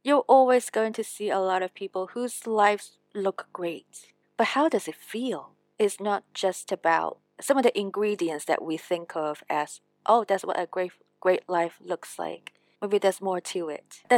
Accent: Hong Kong; Growing up in Hong Kong, it's very common for people to have English names.

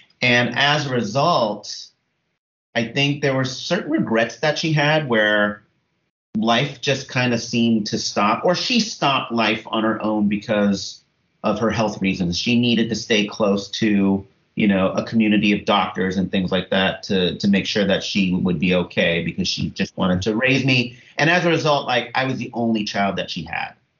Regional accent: Brooklyn, New York, United States; born there; So I was born in Brooklyn, 1975. My parents were doctors from Thailand. And so culturally, you know, my parents raised me with an Eastern kind of, you know, view from Thailand, from Bangkok.

